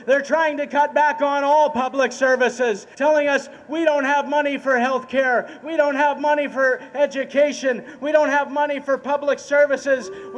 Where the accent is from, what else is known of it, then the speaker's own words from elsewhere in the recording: Canada; speaking as a Canadian